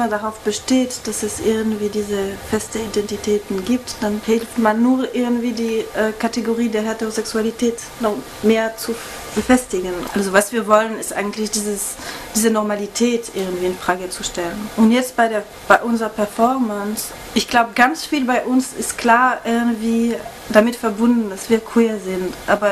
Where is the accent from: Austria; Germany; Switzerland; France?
Switzerland; wenn man nach Österreich geht oder in die Schweiz, wo ich aufgewachsen bin